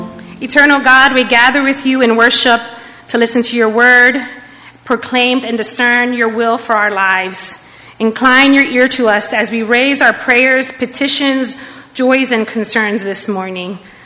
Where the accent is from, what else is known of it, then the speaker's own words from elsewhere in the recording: Puerto Rico; We pray for the people of Puerto Rico, my home country, who has been without water.